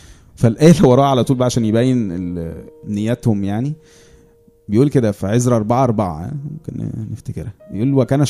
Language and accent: Arabic; Egypt; لا واحنا مصريين عامه يعني احنا بننكت حتى على المشاكل